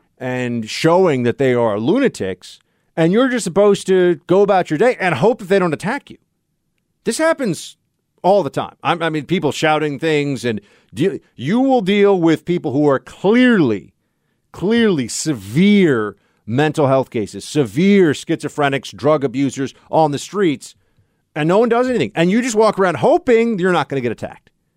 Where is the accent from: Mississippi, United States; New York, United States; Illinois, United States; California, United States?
New York, United States; New York City; I grew up in New York City.